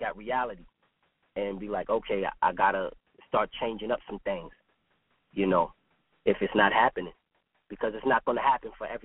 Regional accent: Queens, New York, United States; but because I'm from Queens, and I'm from New York.

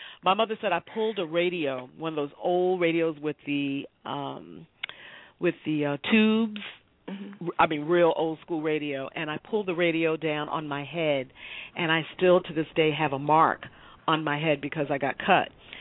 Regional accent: Bronx, New York, United States; I grew up in the Bronx as a small child, which was the birthplace of rap.

